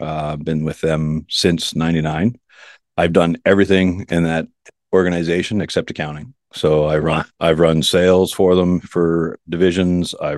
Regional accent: Canada; Born and raised in Canada. I think a lot of guys are aware of that. Grew up in a middle class, lower middle class family, I think would be a best description. Played hockey in Canada

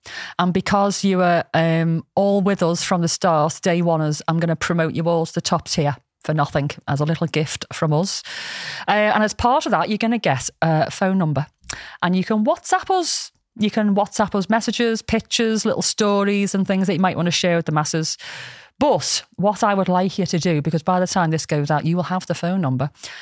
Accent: North West England, United Kingdom; accent: Scouse; So there's like Australians and Americans up there trying to do our intro in my Scouse accent.

